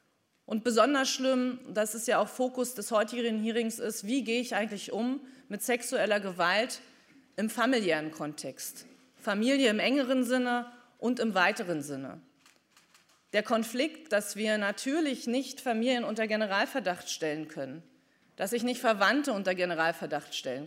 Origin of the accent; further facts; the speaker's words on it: Schwerin, Mecklenburg-Vorpommern, Germany; In meiner Heimatstadt Schwerin